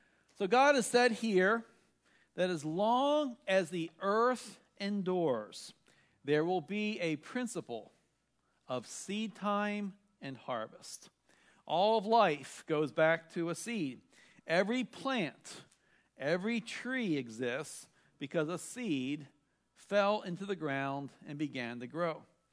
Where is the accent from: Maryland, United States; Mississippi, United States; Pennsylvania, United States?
Maryland, United States; Baltimore; When I was young, growing up in Baltimore